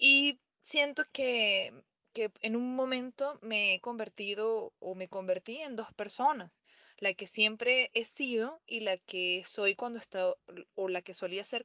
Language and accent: Spanish; Venezuela; now in Costa Rica; como venezolana siento que tenemos aceptación dentro de esta cultura.